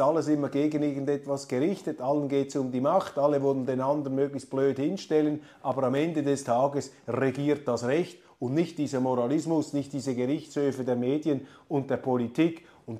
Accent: Switzerland; Das klingt jetzt etwas überheblich, wenn man das als Schweizer um 25% Deutscher sagt

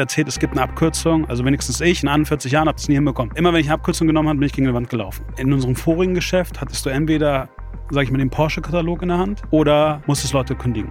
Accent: Hanover, Lower Saxony, Germany; born or raised there; also born or lived in Braunschweig

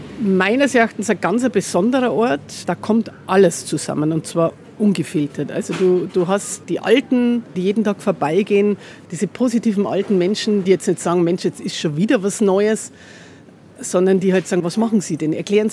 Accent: Tirschenreuth, Bavaria, Germany; born there; Also ich bin gebürtig aus der Oberpfalz.

